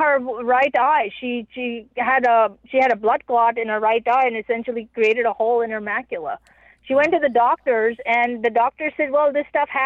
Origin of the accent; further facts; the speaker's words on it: India; Because I'm from India. We do a lot of astrology